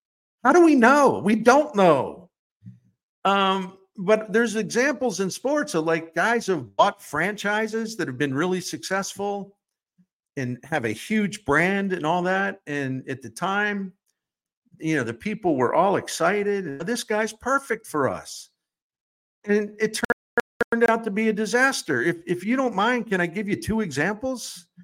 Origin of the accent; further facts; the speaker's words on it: Baltimore, Maryland, United States; I grew up in Memorial Stadium in Baltimore.